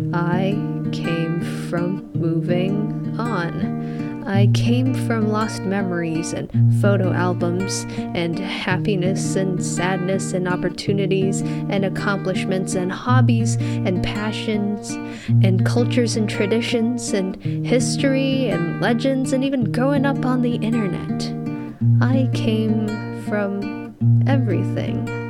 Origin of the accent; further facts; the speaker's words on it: China; also born or lived in Illinois; now in Ohio, United States; But I wouldn't call Northbrook my hometown, because my life in China is where my roots are.